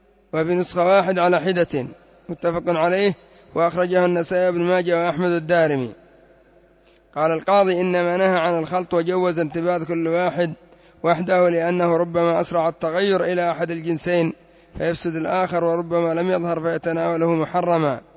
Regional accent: Yemen; مثل عندنا في اليمن كثير الآن لا يتورع عن القات

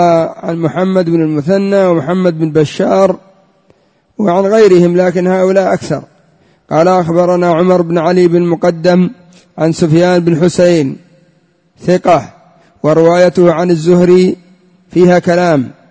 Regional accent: Yemen; والمثل عندنا في اليمن يقول إن كان المتكلم مجنونا فالسامع بعقله.

